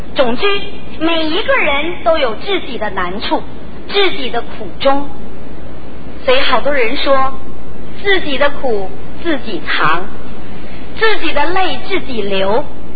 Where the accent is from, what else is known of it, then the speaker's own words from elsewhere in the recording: China; 今天在我们中国人的年日中，这是大年初四